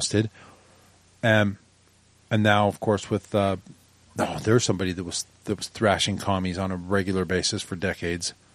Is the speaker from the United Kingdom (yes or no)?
yes; Scotland, United Kingdom; now in United States; I'm Scottish, and those guys were voting to stay in the European Union.